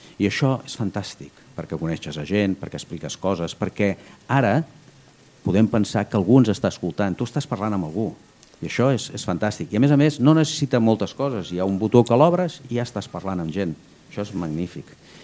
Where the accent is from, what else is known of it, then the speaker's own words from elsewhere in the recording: Igualada, Catalonia, Spain; Jo vaig començar a fer ràdio a Igualada. Jo sóc d'Igualada.